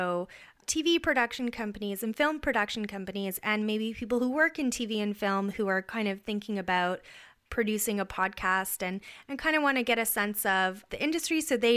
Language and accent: English; Canada; I'm not actually American, I'm Canadian.